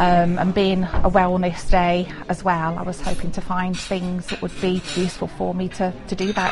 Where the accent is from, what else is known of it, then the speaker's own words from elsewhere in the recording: Redditch, West Midlands, United Kingdom; and I'm from Redditch.